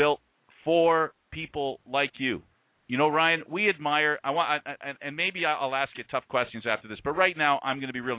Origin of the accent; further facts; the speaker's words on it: Canada; You know, as you know, as a Canadian